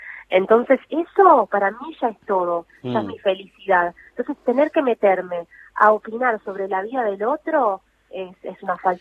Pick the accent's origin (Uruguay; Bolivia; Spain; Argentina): Argentina; also born or lived in Italy; Yo las veces que estuve allá en Italia y me han escuchado que soy argentina